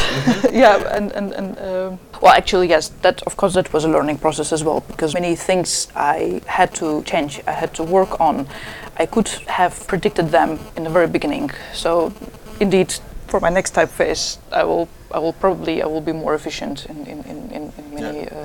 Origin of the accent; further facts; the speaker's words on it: Latvia; English is a second language; I'm from Latvia, Latvian uses quite a bit of diacritical marks.